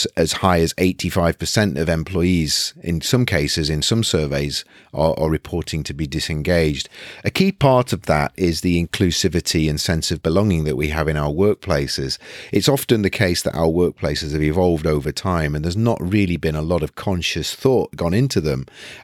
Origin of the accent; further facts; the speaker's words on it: United Kingdom; I'm a British, I always ask about the weather.